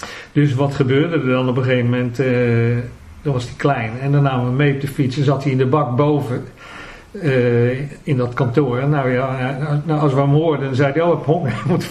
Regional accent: Leiden, South Holland, Netherlands; we komen allemaal uit Leiden, we zullen allemaal wel eens een toon hebben dat je denkt, nou, hè, dat hoort erbij of wat.

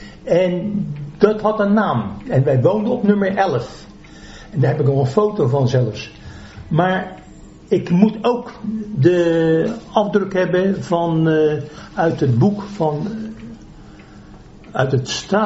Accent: Leiden, South Holland, Netherlands; born there; Ik ben in Leiden geboren.

